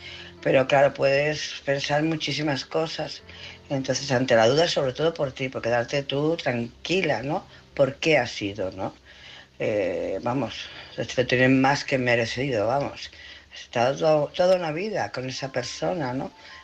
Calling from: Barcelona, Catalonia, Spain; de Barcelona.

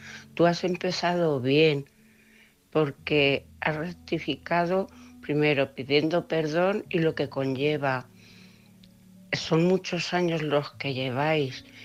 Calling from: Cuenca, Castilla-La Mancha, Spain; corresponsal de Cuenca.

